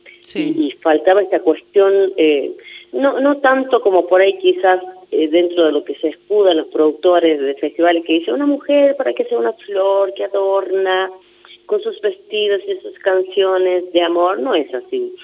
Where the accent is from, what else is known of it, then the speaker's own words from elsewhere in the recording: La Rioja, Argentina; Me da mucho orgullo decir como riojana